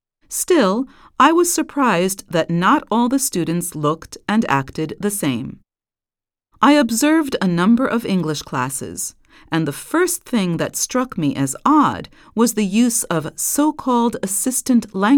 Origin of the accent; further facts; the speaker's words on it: Australia; as an Australian, I found it amusing to hear North American pronunciation being modeled as the correct pronunciations.